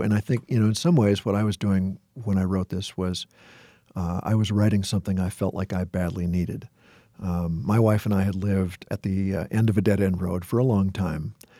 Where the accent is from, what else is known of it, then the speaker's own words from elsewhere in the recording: Osakis, Minnesota, United States; When I was growing up in Osakis, Minnesota, there were a couple of guys named Tommy and Darwin